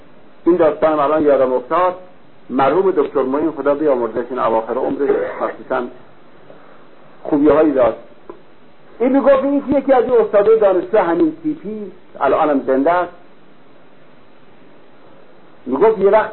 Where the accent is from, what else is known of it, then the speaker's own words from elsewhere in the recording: Sari, Mazandaran, Iran; من خودم اهل ساری هستم، ساری ما دارال مومنین هست